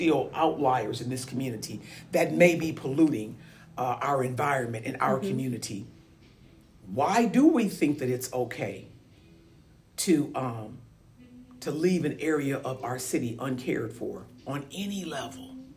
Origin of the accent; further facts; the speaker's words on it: Omaha, Nebraska, United States; born and raised in Omaha, Nebraska